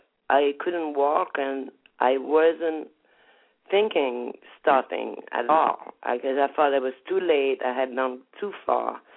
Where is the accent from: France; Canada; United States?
France; We were 4 girls here in my hometown in France that were doing drugs and were crazy a little and, you know, doing what we were doing.